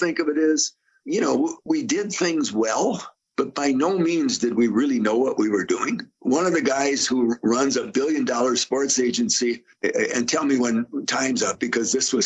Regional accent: Wausau, Wisconsin, United States; because we're from Wausau.

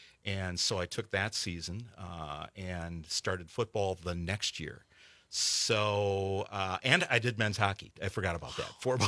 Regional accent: Racine, Wisconsin, United States; So I grew up in Racine. I graduated from Racine-Horlick High School and decided my senior year that I was going to join the Army.

